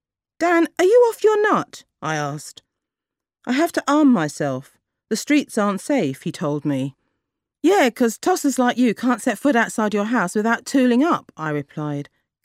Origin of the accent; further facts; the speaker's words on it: London, United Kingdom; born there; now in Kent, United Kingdom; I write books for children and young adults. And I was born in Clapham in London, and I now live in Kent in England.